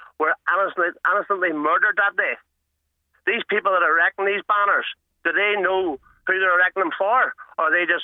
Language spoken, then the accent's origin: English; Derry, Northern Ireland, United Kingdom; I come from Derry. My family marched on that.